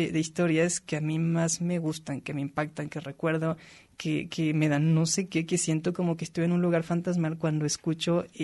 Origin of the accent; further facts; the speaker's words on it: Sayula, Jalisco, Mexico; soy del sur de Jalisco, de por allá de Sayula, y que pues yo bien contento, ¿no?, de vivir entre los escenarios tristes y desolados de Juan Rulfo.